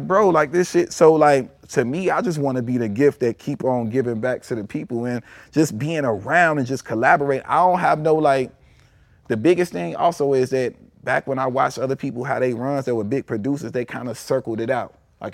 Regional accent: Chicago, Illinois, United States; I had like the biggest childcare daycare center when I was growing up in Chicago.

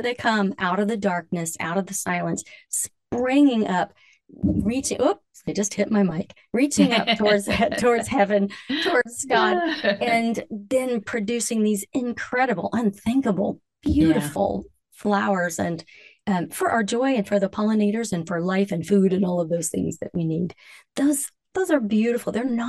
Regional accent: Alabama, United States; I grew up in Alabama, though my folks are Midwesterners, and there was a cotton field on one side and a cow pasture on the other.

